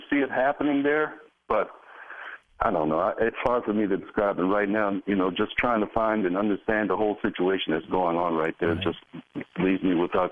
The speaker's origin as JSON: {"language": "English", "town": "Charlottesville", "region": "Virginia", "country": "United States", "tie": "born or raised there", "said": "I'm good, but I'm sad by the news that's coming out of Charlottesville because that's my hometown."}